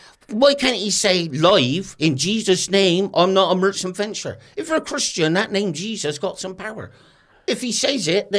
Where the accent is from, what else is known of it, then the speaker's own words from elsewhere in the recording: Bristol, South West England, United Kingdom; I was brought up in Noah West.